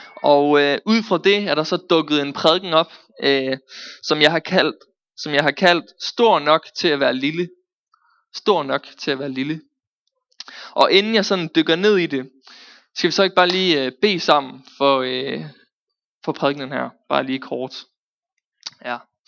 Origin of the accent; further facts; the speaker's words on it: Aarhus, Central Denmark Region, Denmark; now in Randers, Denmark; og jeg er 23 år gammel, og jeg er jo egentlig fra Aarhus.